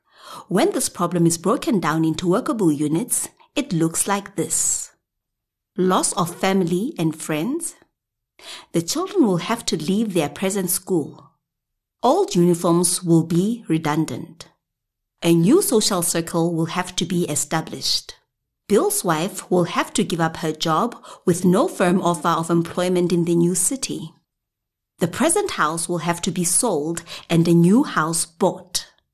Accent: Pretoria, Gauteng, South Africa; I'm a professional actress and voice artist. I'm born and bred in the Jacaranda City, Pretoria.

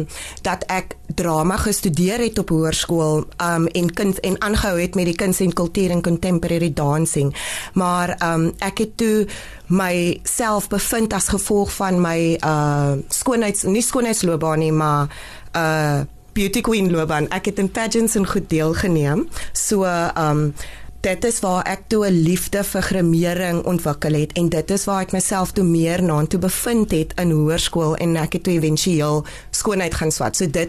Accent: Paarl, Western Cape, South Africa; ek is gebore in die Parel. Ek het gematrikuleer by New Orleans Sekondêr. Ek was ook 'n student by New Orleans Primêr gewees, so heel wat in die New Orleans en groot geraak in New Orleans.

